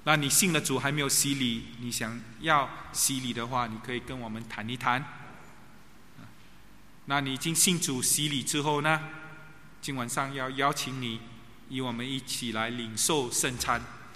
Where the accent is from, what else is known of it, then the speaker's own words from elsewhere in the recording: Singapore; 我们新加坡人就叫做巴沙巴沙